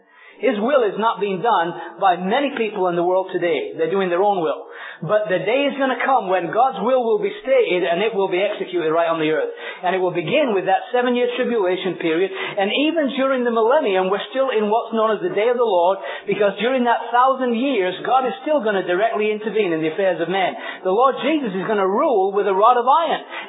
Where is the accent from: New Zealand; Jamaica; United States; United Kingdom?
United Kingdom; England; For instance, think of the country I was raised in England, and the Episcopalian Church, for instance, the Anglican Church.